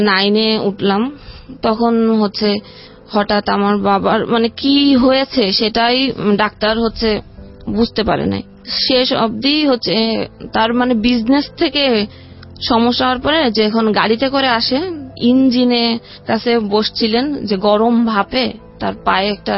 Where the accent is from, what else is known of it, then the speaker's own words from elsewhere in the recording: Jessore, Khulna Division, Bangladesh; আমার বাড়ি হচ্ছে যশোর জেলার একদম প্রপারে টাউন, এই সদর জেলার। গ্রামের পরিবেশ হয়তো একটু আধটু ছিল, কিন্তু শহরের মতো করেই আমি বড় হয়েছি।